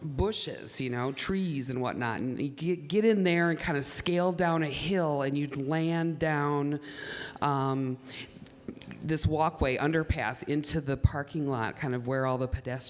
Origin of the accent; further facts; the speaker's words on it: Milwaukee, Wisconsin, United States; So I grew up in Milwaukee. I grew up by the old county stadium. And that parking lot was a big part of my childhood and adolescence.